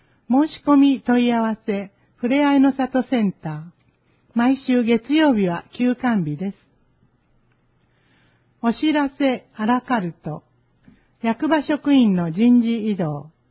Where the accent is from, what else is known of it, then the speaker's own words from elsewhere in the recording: Gujarat, India; Japanese is a second language; now in Japan; 私の故郷、グジャラート州は湿度が低いので、日本の蒸し暑さとは違い